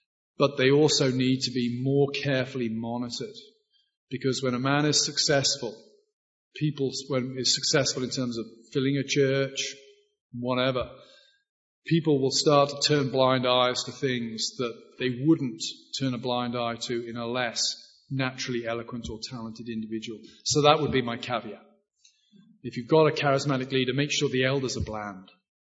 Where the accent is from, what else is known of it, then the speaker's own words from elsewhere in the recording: United Kingdom; I'm a British guy.